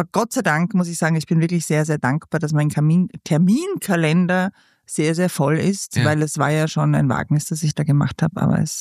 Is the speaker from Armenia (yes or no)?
no; Vienna, Austria; Also ich bin in Wien sehr, sehr verwurzelt. Ich habe ja immer auch gesagt, ich bin Wienerin eigentlich.